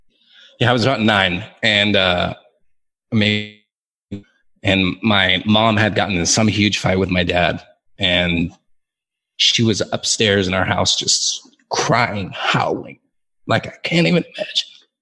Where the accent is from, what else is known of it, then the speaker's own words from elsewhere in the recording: Torrance, California, United States; now in Mexico; No, I am 100% American citizen. I grew up in LA, in a suburb of LA called Torrance, California. So if you know the area, it's about 10 minutes south of the airport.